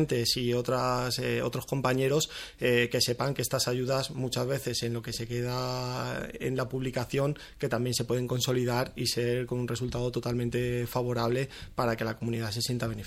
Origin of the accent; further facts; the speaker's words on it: Aranjuez, Community of Madrid, Spain; Yo, que soy de Aranjuez de toda la vida, así lo percibo